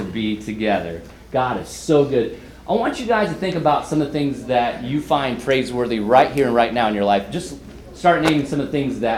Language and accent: English; Florida, United States; I'm from Florida. I'm from Florida, and I know my good buddy Gabe is from Miami, and he came up with me, and he's a Dolphin fan.